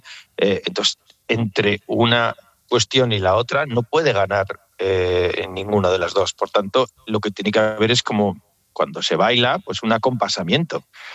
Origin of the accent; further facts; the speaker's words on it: Basque Country, Spain; Sí, bueno, yo soy vasco